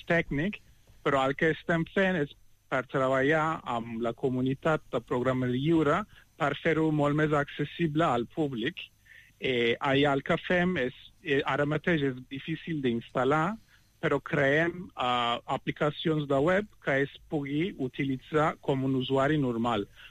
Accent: Turkey; Catalan is a second language; som quatre, som de Turquia

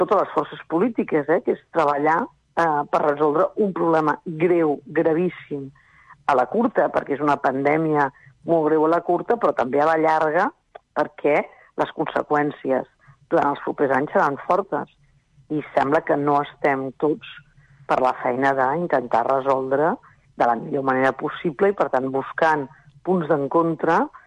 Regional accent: Catalonia, Spain; jo sóc catalana i he viscut sempre a Catalunya.

